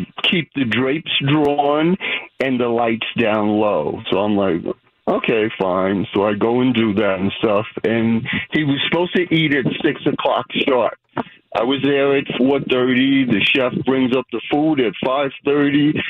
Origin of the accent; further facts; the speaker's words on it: Brooklyn, New York, United States; And I told him, I'm from Brooklyn, and we bonded right there.